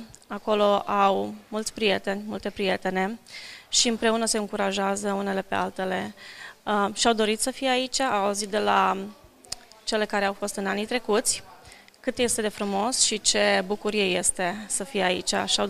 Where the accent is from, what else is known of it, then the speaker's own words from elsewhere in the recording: Giarmata, Timiș County, Romania; born there; dar m-am născut în România, lângă Timișoara, în localitatea Giarmata.